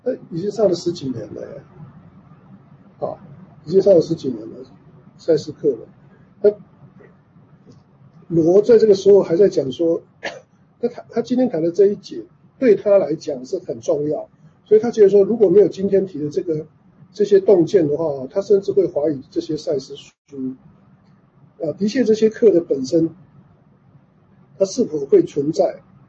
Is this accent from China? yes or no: no; Yilan County, Taiwan; now in United States; 以前我们在台湾芭乐芭乐跟竹笋那是没什么价值的东西，尤其我小的时候真的是再便宜没有的，尤其像我们宜兰那边。